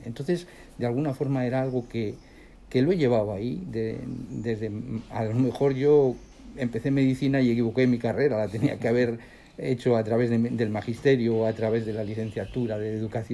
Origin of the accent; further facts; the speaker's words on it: Santurtzi, Basque Country, Spain; yo vengo de España, vengo de Santurce, es un puerto pesquero en Euskadi, en el País Vasco.